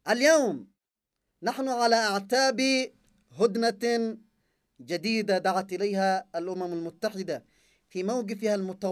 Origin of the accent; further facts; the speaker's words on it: Yemen; نفسه عبر عن انزعاجه من الوضع عندنا في اليمن